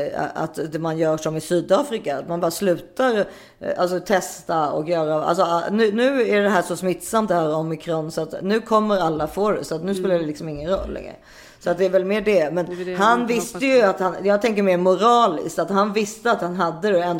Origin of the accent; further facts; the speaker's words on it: Switzerland; jag är inte svensk medborgare, jag är schweizisk medborgare